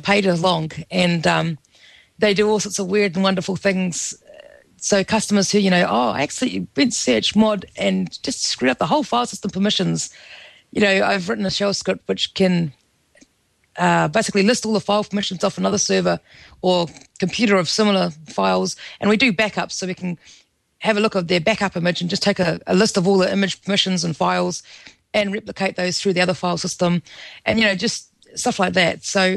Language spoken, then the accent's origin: English; New Zealand; I mean, I grew up in New Zealand. We're very straight up. Everyone says what they think and does.